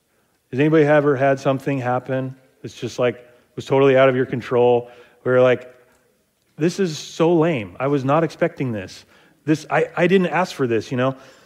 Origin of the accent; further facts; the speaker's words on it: Seaside, Oregon, United States; I grew up in Seaside, Gearhart area, and, in the summertime, we were inundated with tourists